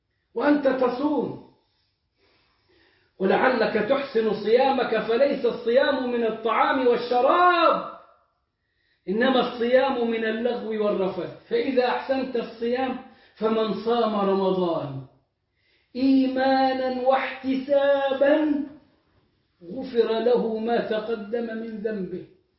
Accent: Egypt; لدرجة أنه يكاد يكون مثلا أغلى حج في العالم كان عندنا في مصر.

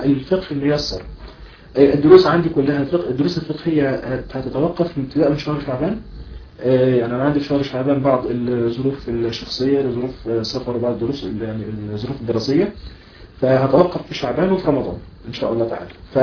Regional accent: Egypt; عندنا في مصر مثلا النصاب في مصر 25,000 جنيه

